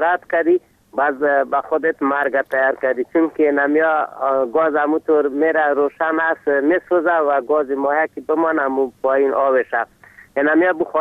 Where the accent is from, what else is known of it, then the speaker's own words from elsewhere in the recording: Afghanistan; از غربان به تماس شدیم.